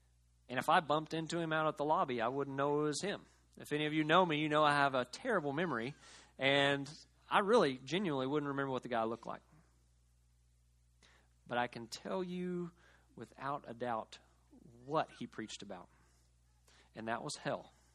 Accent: Cleveland, Oklahoma, United States; I grew up in First Baptist Church in Cleveland, Oklahoma, just about as prototypical of a traditional small-town Southern Baptist church as you could imagine.

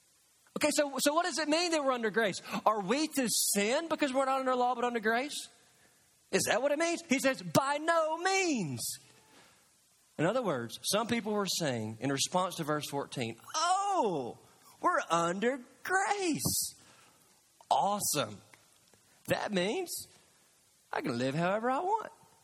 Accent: Kentucky, United States; But I grew up in Katy's, Kentucky, and in the Katy's, Kentucky standard version of the Bible

